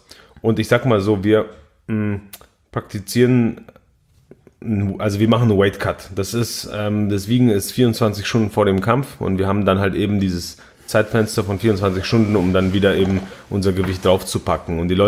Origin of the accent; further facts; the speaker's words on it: Poland; Ich bin Pole. In Polen gibt es keine Veganer.